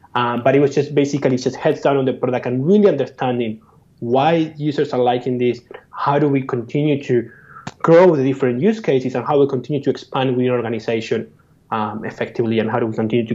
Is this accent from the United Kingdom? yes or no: no; Argentina; we went to live in Southeast Asia a lot and some other countries in Europe. And I'm originally from Argentina